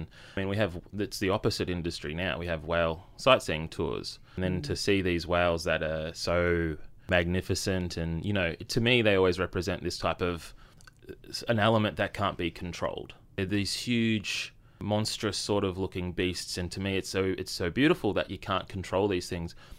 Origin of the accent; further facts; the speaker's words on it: Brisbane, Queensland, Australia; and I'm from North Brisbane.